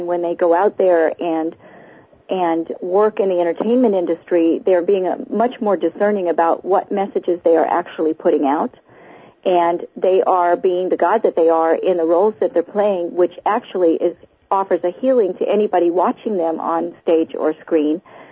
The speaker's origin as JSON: {"language": "English", "region": "Kentucky", "country": "United States", "tie": "born or raised there", "also_born_or_lived": "Detroit, Michigan", "said": "No, I was born in Detroit, Michigan, and I was raised all over the country. I went to 13 different grade schools before fourth grade, and grew up on a farm in Kentucky for most of the time with no running water."}